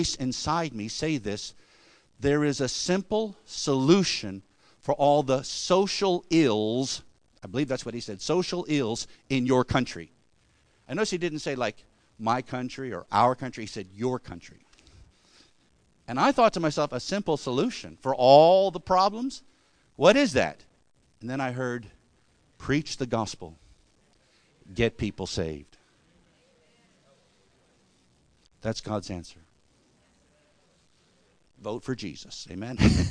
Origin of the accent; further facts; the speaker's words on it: Virginia Beach, Virginia, United States; I was driving my car around in Virginia Beach, that's my hometown